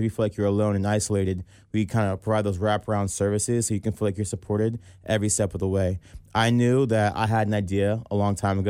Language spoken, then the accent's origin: English; Virginia, United States; now in Cincinnati, United States; I'm not from Cincinnati. I grew up in Northern Virginia.